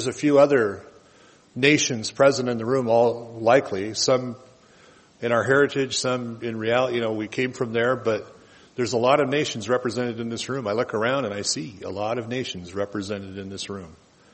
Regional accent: United States; I'm a patriot. I'm an American. I was proud of the flag. I was proud of all of those things that America stood for. I was born here

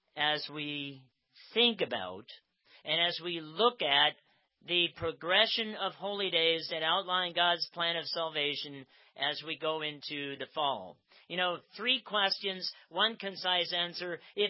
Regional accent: Sugarcreek, Ohio, United States; And then, of course, I come from Amish country, and, you know, that is supposedly the ideal world because, well, 3 million people come to Sugar Creek every year to enjoy what we have to offer.

